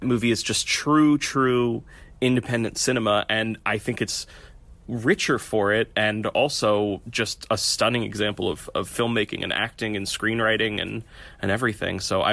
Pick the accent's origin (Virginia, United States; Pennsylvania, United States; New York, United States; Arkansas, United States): Pennsylvania, United States; Philadelphia; I'm from Philadelphia originally. I went to undergrad out in Pittsburgh and then came back to Philadelphia for grad school at Temple